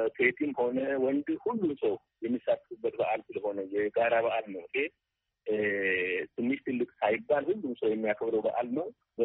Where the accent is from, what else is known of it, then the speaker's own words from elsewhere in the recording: Oromia, Ethiopia; አሁን ለምሳሌ እኔ ተወልጄ ባደኩበት ወዳ ብሉቅ አካባቢ ኢሬቻ ይከበራል።